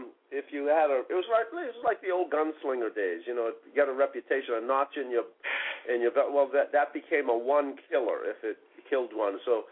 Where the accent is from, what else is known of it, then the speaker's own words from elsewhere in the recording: Boston, Massachusetts, United States; Well, yeah, in Roxbury we had chestnuts.